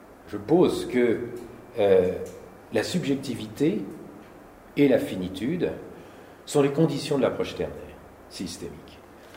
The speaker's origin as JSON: {"language": "French", "country": "France", "said": "puisque je viens de France"}